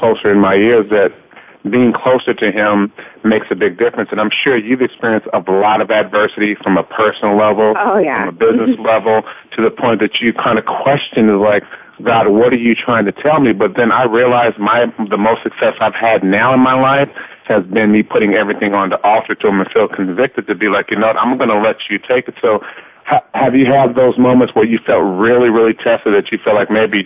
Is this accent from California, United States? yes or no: yes; Los Angeles, California, United States; I signed with the LA Lakers right after the draft day, my hometown team